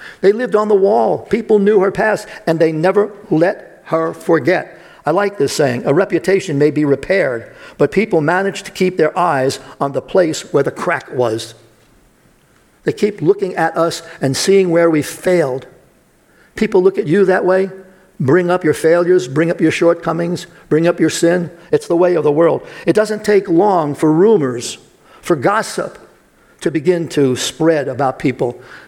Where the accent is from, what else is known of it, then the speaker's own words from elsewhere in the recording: Brooklyn, New York, United States; But I got to tell you, growing up in Brooklyn, it was the same way.